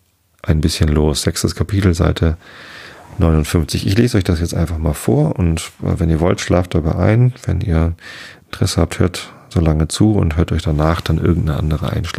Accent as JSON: {"language": "German", "town": "Wistedt", "region": "Lower Saxony", "country": "Germany", "tie": "born or raised there", "said": "Es gab eine lustige Situation, als mein Heimatort Wisted irgendwie eine Chronik rausgebracht hat zum 950-jährigen Jubiläum oder was."}